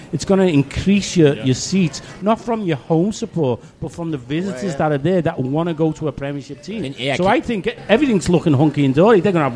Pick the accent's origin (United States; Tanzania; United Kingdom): United Kingdom; England; I said, no, I'm English.